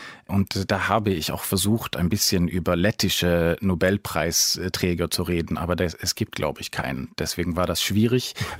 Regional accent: Sweden; German is a second language; Ich komme auch aus Schweden, aber bisher wurde ich nicht eingeladen.

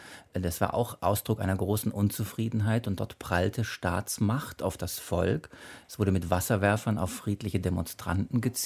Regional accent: Stuttgart, Baden-Württemberg, Germany; born there; Na gut, jetzt bin ich Wessi oder Westler, bin in Stuttgart geboren.

